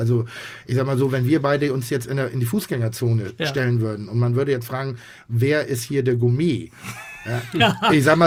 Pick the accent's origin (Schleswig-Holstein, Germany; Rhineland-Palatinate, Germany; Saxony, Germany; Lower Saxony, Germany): Schleswig-Holstein, Germany; Pinneberg; Hatten wir auch bei uns in Pinneberg, das war allerdings über die Woche verteilt.